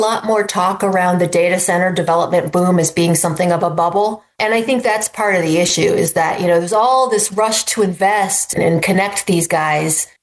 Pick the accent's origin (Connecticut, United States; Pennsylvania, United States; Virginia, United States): Virginia, United States; now in Illinois, United States; We have a bunch here in Illinois. I'm from Northern Virginia.